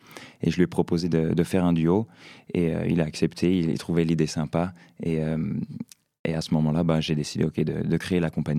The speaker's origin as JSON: {"language": "French", "town": "Colombey", "country": "France", "tie": "born or raised there", "said": "Alors, j'ai grandi à Colombey, donc je suis de pas très loin d'ici."}